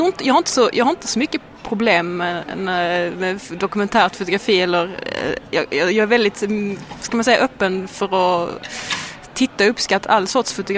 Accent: Skåne, Sweden; accent: Scanian; att jag är kvinna och att jag pratar skånska

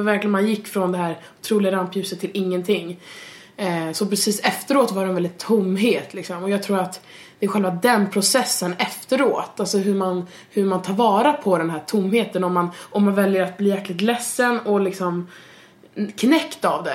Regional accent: Umeå, Västerbotten County, Sweden; Jag är också från Umeå. Jag är född i Umeå.

